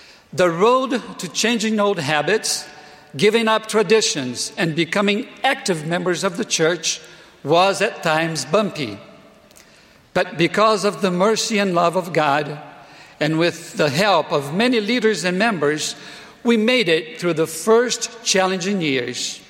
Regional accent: Brazil; English is a second language; moved away; Thus, I decided to go to my home country, Brazil, to find a wife.

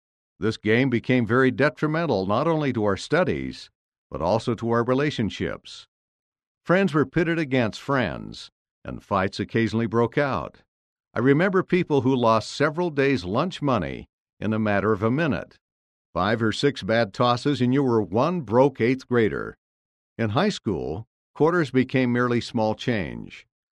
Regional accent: Las Vegas, Nevada, United States; Growing up in Las Vegas, Nevada, exposed me to the alluring gimmicks of gambling.

